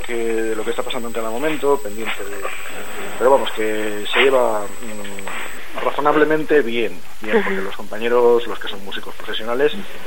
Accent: Valencian Community, Spain; now in Burgos, Spain; Sí, yo soy saxofonista, uh-huh. Soy valenciano.

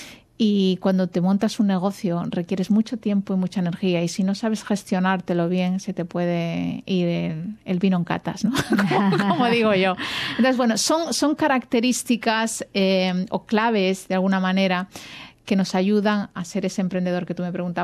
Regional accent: Andalusia, Spain; su familia es andaluza. De hecho, su familia es del mismo sitio que la mía. Las dos somos granadinas, o sea que compartimos ahí un poco de... Somos paisanas también de alguna manera.

